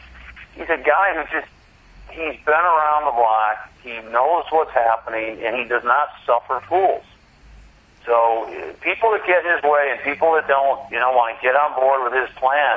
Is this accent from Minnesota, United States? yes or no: yes; Minneapolis, Minnesota, United States; And in my hometown of, you know, Minneapolis, St. Paul, I get recognized.